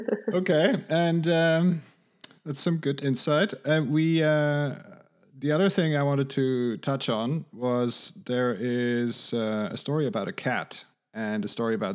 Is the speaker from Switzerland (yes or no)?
yes; Riehen, Basel-Stadt, Switzerland; Rien, my hometown.